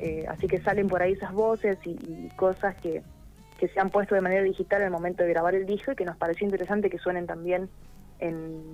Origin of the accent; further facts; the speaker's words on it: Embajador Martini, La Pampa, Argentina; yo soy de Embajador Martini, La Pampa, a 80 kilómetros de General Pico, y decidí irme a estudiar en 2017.